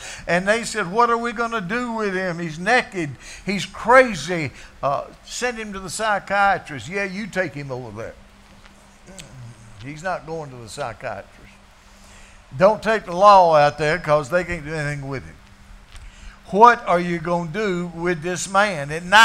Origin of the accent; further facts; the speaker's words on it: Canada; now in United States; I'm a Canadian. I had dual citizenship till I joined the service, and then I, of course, became an American.